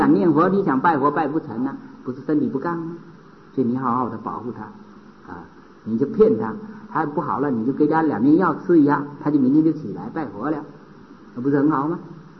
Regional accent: China; 我们中国人喜欢讲爱人呢，你的爱人啊

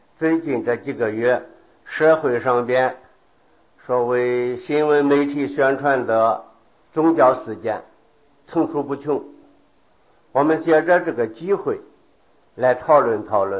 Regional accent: China; 而一直到清朝末年，我们中国人对于印度的知识仅止于此。

